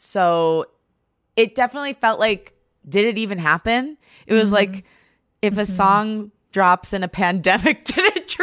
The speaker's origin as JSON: {"language": "English", "town": "Grosse Pointe", "region": "Michigan", "country": "United States", "tie": "born or raised there", "said": "so I grew up in Grosse Pointe, which is like literally, I saw you every day."}